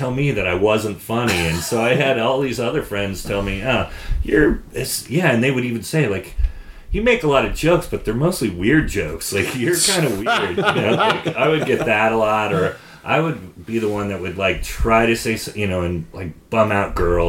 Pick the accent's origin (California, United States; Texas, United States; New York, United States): California, United States; Sonoma; born or raised there